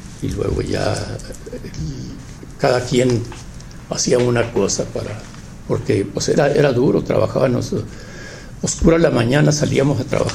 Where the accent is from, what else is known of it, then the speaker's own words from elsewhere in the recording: Chihuahua, Mexico; No, pues ya me regresé a mi pueblo a trabajar allí